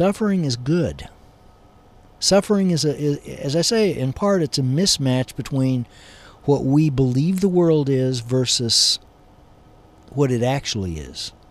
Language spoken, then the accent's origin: English; Kansas, United States; we lived, born and raised in Kansas